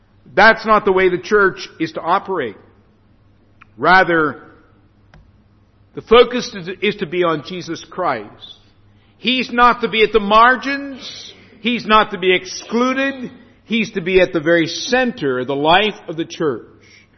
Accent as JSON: {"language": "English", "region": "Pennsylvania", "country": "United States", "tie": "born or raised there", "said": "Well, I grew up in Pennsylvania. I'm a Pennsylvanian"}